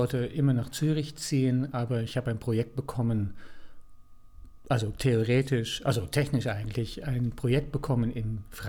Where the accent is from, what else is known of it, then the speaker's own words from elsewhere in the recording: Netherlands; German is a second language; ich bin gebürtig Niederländer, das ist immer mal wichtig vorab zu sagen